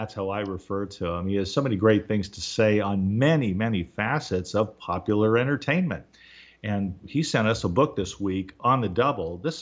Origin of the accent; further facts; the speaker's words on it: Baltimore, Maryland, United States; born there; and I was born in Baltimore, so the Ravens played the Bengals.